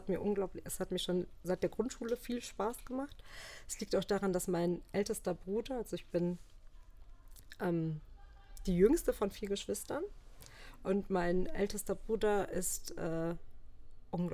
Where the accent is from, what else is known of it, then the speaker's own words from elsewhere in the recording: Wipperfürth, North Rhine-Westphalia, Germany; moved away as an adult; Ja, also geboren bin ich in Wipperfürth. Das ist so ein ganz kleines Städtchen mitten im Bergischen. Und da habe ich auch gelebt, bis ich 19 Jahre alt war. Und dann bin ich für mein Studium nach Siegen gezogen